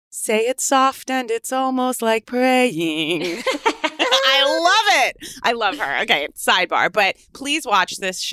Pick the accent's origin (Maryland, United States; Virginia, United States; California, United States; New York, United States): Maryland, United States; Potomac; I mean, I'm from Potomac.